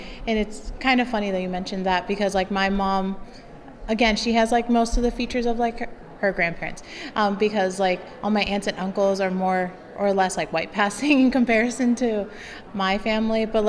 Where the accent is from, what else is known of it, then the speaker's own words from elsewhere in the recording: Urbana, Illinois, United States; Since I was born in Urbana-Champaign and I grew up in Urbana, I think the experience was pretty nice.